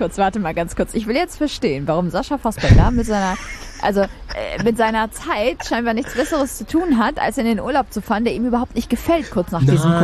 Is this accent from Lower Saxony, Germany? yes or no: yes; Lower Saxony, Germany; Als waschechte Ostfriesin stehe ich natürlich sehr auf das Moin Moin.